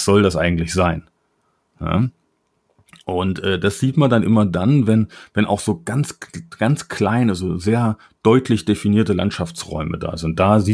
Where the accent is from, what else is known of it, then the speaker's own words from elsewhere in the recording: Germany; born there; now in Frankfurt, Germany; Ich bin ja bekanntermaßen kein gebürtiger Frankfurter. Dann sage ich eigentlich immer, ich bin im Harz geboren.